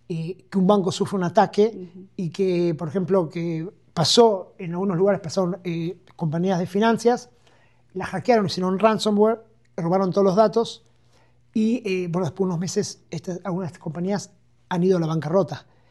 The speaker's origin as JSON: {"language": "Spanish", "country": "Argentina", "moved": "yes", "lives_now": "Israel", "said": "yo vengo de un lugar, yo soy argentino, pero he vivido en Israel hace 34 años"}